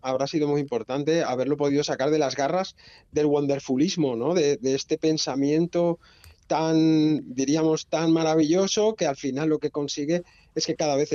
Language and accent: Spanish; Barcelona, Catalonia, Spain; yo vengo de donde vengo de un barrio periférico de Barcelona donde en los años 80 pues o corrías o te pegabas con los otros críos